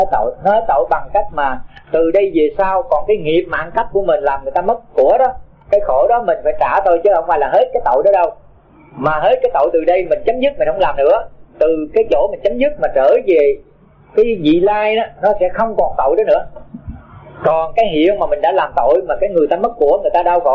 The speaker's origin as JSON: {"language": "Vietnamese", "region": "Tay Ninh", "country": "Vietnam", "tie": "born or raised there", "said": "Cho nên thầy sinh trưởng ở Tây Ninh đó, do những cái mẫu chuyện mà nó huyền thoại đó, mà khi lớn lên là ai nghe cũng ham tu hết à."}